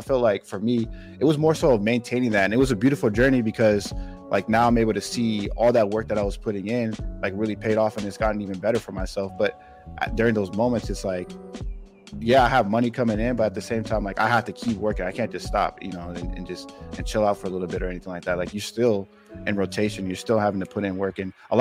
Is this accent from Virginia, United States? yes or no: yes; Virginia, United States; and I'm from Northern Virginia, kind of close to DC, there's a sound out there called go-go music.